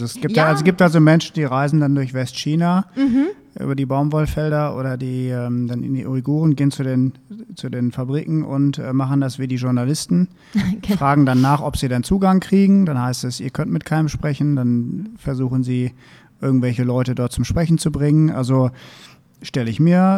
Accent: Düsseldorf, North Rhine-Westphalia, Germany; Also ich komme ja aus Düsseldorf

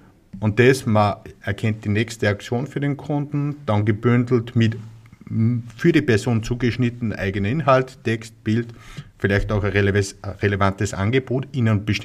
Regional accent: Austria; accent: Austrian; Man wird es unschwer hören, ich komme aus Österreich, am Dialekt.

